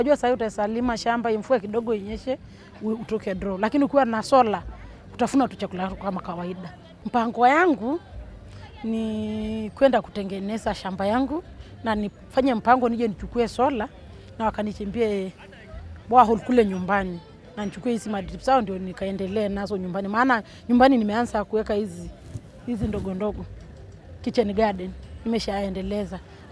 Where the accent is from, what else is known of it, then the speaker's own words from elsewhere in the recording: Ngutoto, Arusha, Tanzania; Mimi ni mkulima. Nimetoka sehemu za Ngutoto, Kukuad.